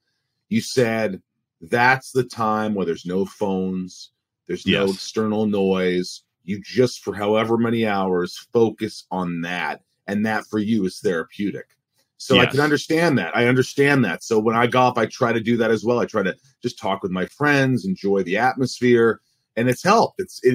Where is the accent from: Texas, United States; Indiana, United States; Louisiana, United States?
Indiana, United States; Newburgh; And we just landed in Newburg, Indiana, and thus began my life growing up in the Midwest.